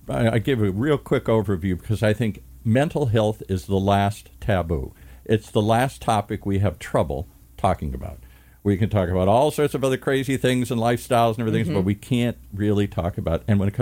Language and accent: English; Midwest, United States; And I came from the Midwest.